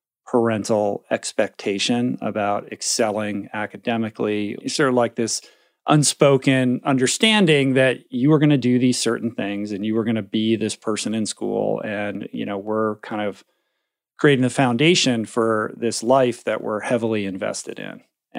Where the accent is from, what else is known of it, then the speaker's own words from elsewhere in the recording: Bethesda, Maryland, United States; I grew up in Bethesda, just outside Washington.